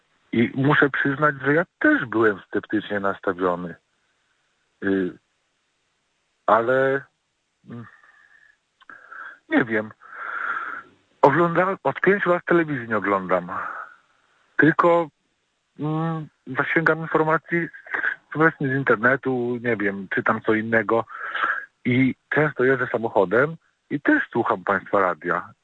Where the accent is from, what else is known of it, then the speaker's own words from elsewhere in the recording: Gdańsk, Pomeranian Voivodeship, Poland; jestem z Gdańska.